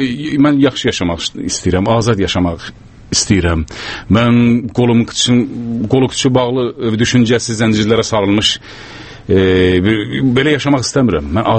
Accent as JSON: {"language": "Azerbaijani", "town": "Solduz", "region": "West Azerbaijan", "country": "Iran", "tie": "born or raised there", "said": "O, Sulduzda doğulmuşam. Sulduz, mənim ana yurdum Sulduz."}